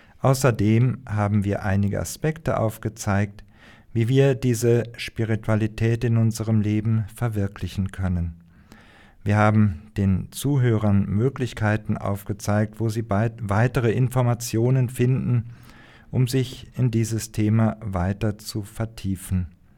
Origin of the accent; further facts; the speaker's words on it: Germany; ich komme aus Deutschland